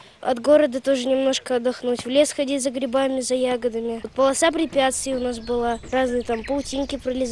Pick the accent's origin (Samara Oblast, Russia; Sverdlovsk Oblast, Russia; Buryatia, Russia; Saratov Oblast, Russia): Saratov Oblast, Russia; Saratov; Я приехала из Саратова, узнала про этот лагерь через интернет и решила сюда приехать.